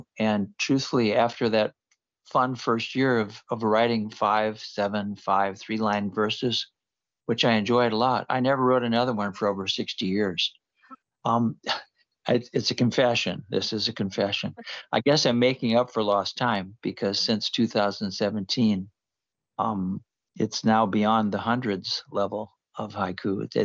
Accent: Iowa, United States; born there; I was born in Iowa

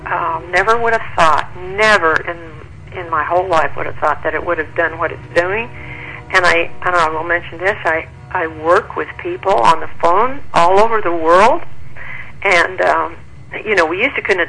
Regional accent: Flagstaff, Arizona, United States; also born or lived in Phoenix; I'm a native Arizonan, and earlier part of my life I was raised in Flagstaff, and then the southern part, Phoenix area, later.

